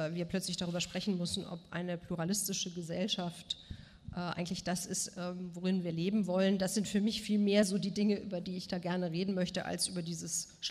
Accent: Bonn, North Rhine-Westphalia, Germany; also born or lived in Moscow, Russia; Ich bin in Bonn und Moskau groß geworden

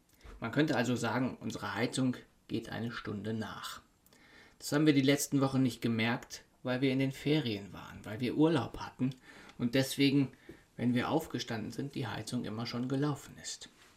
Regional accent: North Rhine-Westphalia, Germany; now in Cologne, Germany; Im Sauerland, wo ich herkomme, sagt man dazu, es ist so richtig uselig.

